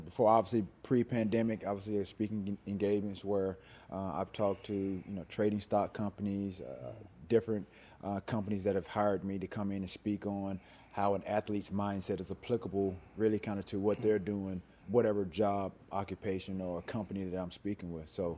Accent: the South, United States; I mean, I definitely, like I said, growing up in the South, went to church every Sunday throughout the course of the week.

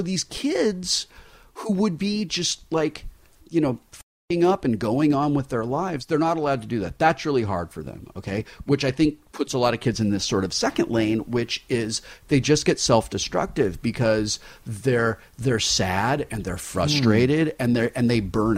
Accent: California, United States; You know, we're from Southern California.

